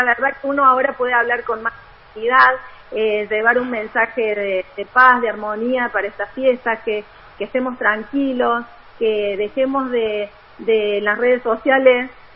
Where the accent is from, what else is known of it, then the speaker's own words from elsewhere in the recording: Córdoba, Argentina; also born or lived in Tierra del Fuego; yo soy mitad cordobesa, mitad fueguina